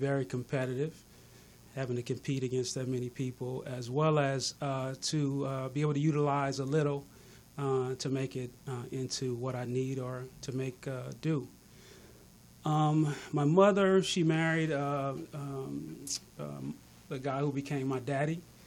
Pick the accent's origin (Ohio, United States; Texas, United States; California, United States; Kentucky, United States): California, United States; Los Angeles; I grew up on 115th and Avalon.